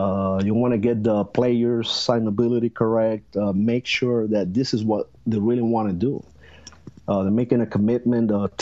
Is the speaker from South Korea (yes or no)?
no; Puerto Rico; growing up in Puerto Rico, especially in the 80s